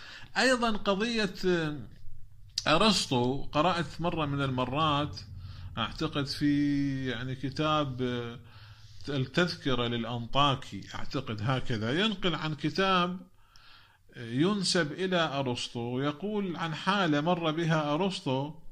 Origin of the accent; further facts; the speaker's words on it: Iraq; عندنا بالعراق نساء كثيرات التي تسقط